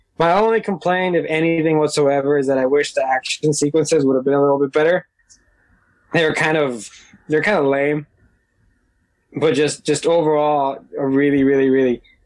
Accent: Oakland, California, United States; being that I am from the Bay Area, I'm from Oakland, as well.

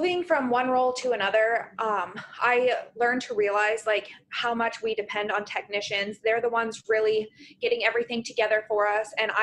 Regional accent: Maine, United States; where I'm from Northern Maine, so I'm the intern there

